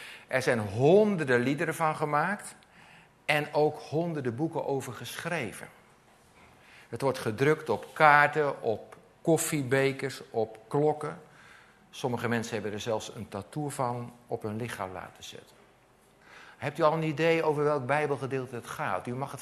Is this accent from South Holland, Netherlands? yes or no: no; Enschede, Overijssel, Netherlands; Wij komen uit Enschede, daar was het heel warm vannacht.